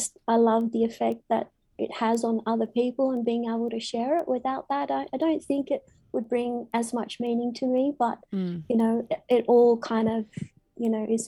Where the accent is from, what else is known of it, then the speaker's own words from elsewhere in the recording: Dubbo, New South Wales, Australia; red dirt from areas that I'm spiritually connected to, such as Dubbo in the Central West, which is my hometown